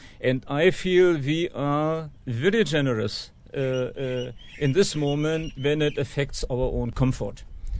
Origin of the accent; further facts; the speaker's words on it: Germany; English is a second language; now in Oroville, United States; I'm from Germany and I live in Oroville almost 18 years.